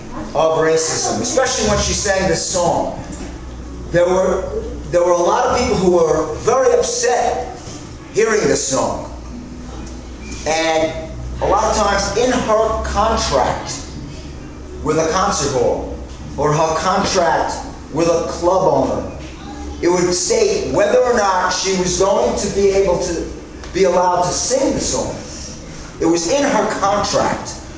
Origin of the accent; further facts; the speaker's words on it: Flushing, New York, United States; I grew up in Flushing.